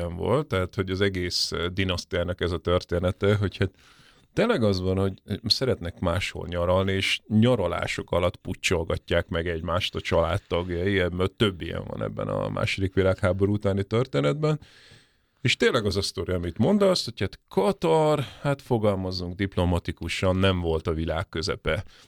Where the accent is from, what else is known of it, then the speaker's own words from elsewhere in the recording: Kuwait; az én gyerekkorom az Kuwaitban volt